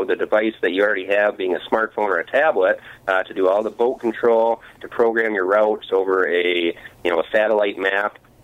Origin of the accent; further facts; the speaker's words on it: Sault Ste. Marie, Michigan, United States; So I grew up in Sault Ste. Marie, which is one of the major bodies of water connecting Lake Superior and the lower Great Lakes